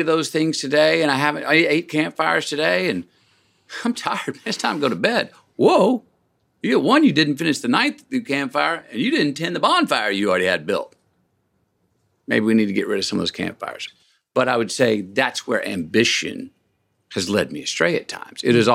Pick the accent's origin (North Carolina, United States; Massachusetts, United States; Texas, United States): Texas, United States; Dallas; also born or lived in Longview, Texas; I grew up outside of Dallas.